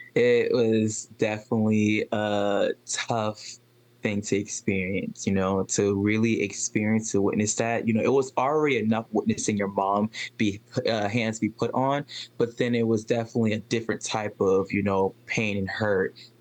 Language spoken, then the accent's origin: English; Charleston, South Carolina, United States; I am from Charleston, South Carolina. I enjoy living in Charleston, South Carolina, and I love to travel.